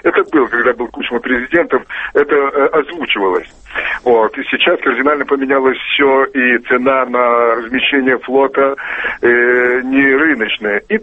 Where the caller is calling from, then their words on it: Moscow, Russia; из Москвы.